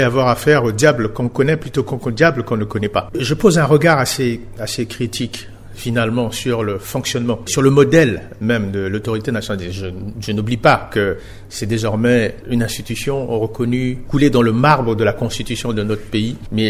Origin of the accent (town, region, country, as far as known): Central African Republic